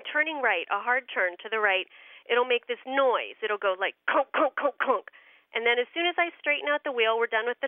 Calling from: North Springfield, Pennsylvania, United States; I'm calling from Sunny Camp Fitch in North Springfield, Pennsylvania.

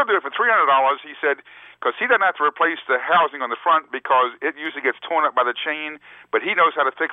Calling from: Baltimore, Maryland, United States; I'm calling from Baltimore, Maryland.

